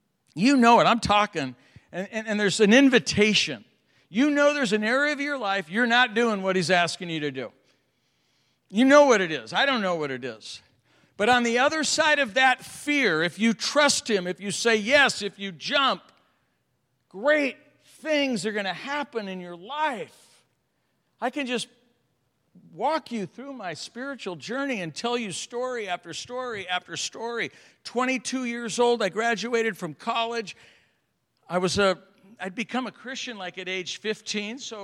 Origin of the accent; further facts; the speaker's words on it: Oakland, California, United States; I was born and raised in Oakland.